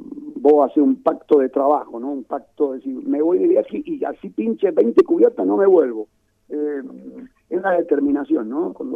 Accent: Bowen, Argentina; born there; moved away as an adult; also born or lived in Buenos Aires; Yo nací en Bowen, me fui en el año 80 a Buenos Aires, viví 10 años en Buenos Aires, y allá por el 90 volvimos, ¿no?

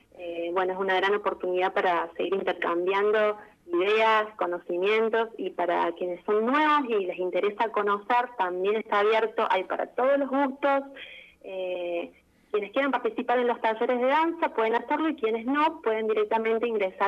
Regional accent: Córdoba, Argentina; also born or lived in Trelew; now in San Rafael, Argentina; Yo soy un poco nómade, Yo soy oriunda de Córdoba.

